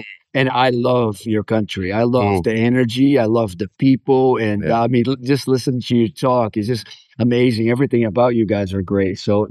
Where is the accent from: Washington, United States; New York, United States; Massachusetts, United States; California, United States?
California, United States; Los Angeles; moved away as an adult; You know, it's funny because I came from Los Angeles, California, and coming here, I was pretty established.